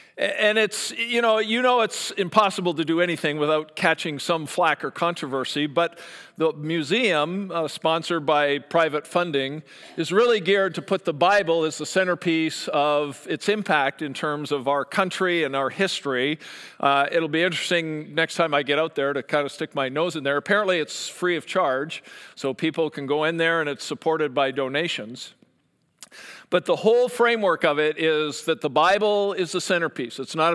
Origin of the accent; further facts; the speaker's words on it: Canada; and I'm Canadian, so for those of you who don't know that, that's why I say stuff like that.